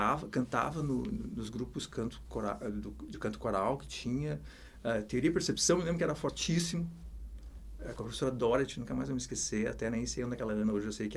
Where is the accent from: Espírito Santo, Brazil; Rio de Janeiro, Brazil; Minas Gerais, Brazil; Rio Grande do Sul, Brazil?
Rio Grande do Sul, Brazil; Montenegro; Eu sou natural de Montenegro, aqui no Rio Grande do Sul.